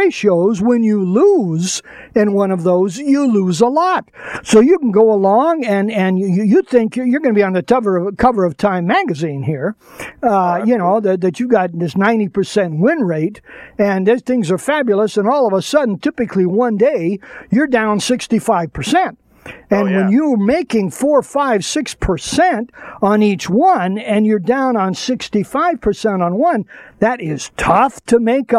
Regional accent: Birmingham, Alabama, United States; born there; I was born in Birmingham, Alabama. I have to be able to come up with that accent sometimes here.

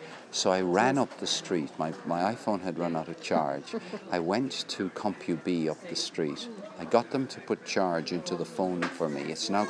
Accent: Limerick, Munster, Ireland; born there; I was born in Limerick.

